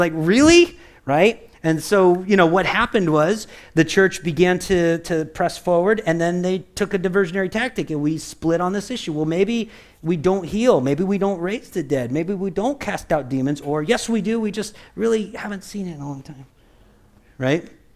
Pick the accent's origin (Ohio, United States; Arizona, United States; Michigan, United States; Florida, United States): Florida, United States; And I come from Florida where half of them will kill you.